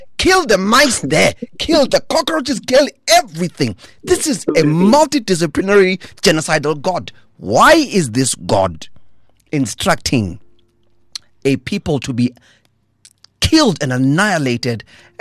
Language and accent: English; South Africa; I'm a South African, we have a history in this country